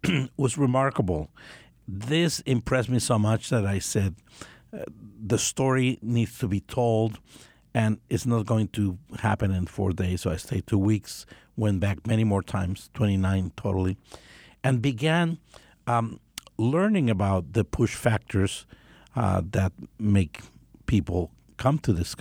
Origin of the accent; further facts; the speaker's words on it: Guatemala; Growing up in Guatemala at a very repressive time in a very strict family